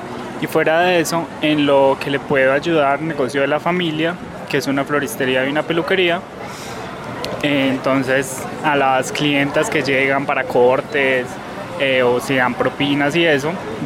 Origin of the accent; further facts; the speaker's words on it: Filandia, Quindío, Colombia; soy del municipio de Finlandia.